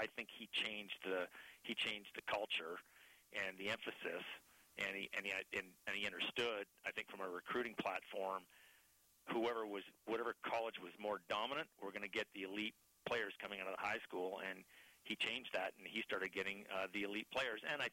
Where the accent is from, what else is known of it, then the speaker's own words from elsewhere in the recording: Vancouver, British Columbia, Canada; I grew up and raised in East Vancouver, went to Notre Dame High School